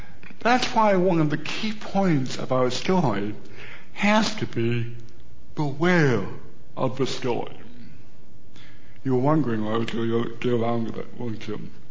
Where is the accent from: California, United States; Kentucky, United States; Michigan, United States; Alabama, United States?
Michigan, United States; Detroit; accent: Midwestern; I'm a Michigander by the core. I was raised in South Detroit. I never thought about being a Midwesterner, but every way I think and every way they act, and even the way I sound